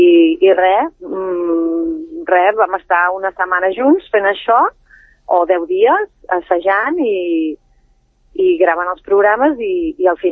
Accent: Tarragona, Catalonia, Spain; perquè jo sóc filla de Tarragona i els Nadals, el Nadal sempre el passava allà.

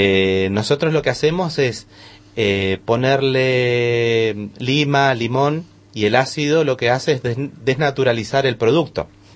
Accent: Argentina; born there; Mis padres son chilenos y yo nací en Argentina

